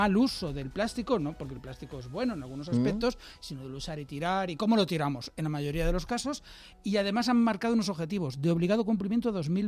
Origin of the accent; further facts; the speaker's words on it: Valladolid, Castile and León, Spain; now in Madrid, Spain; Yo soy de Valladolid y cuando venía mi familia, claro, entonces el agua en Valladolid abrías el grifo